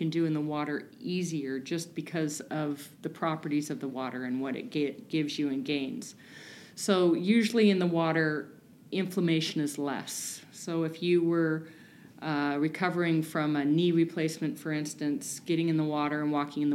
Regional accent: Oregon, United States; now in Palm Desert, United States; I did not. So I grew up in Oregon, and I have been in the Coachella Valley for 7 years.

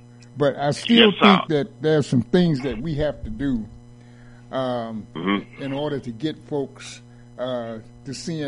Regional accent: Durham, North Carolina, United States; my hometown, Durham, North Carolina, they had a black university that people could go and train, come out, help build the city.

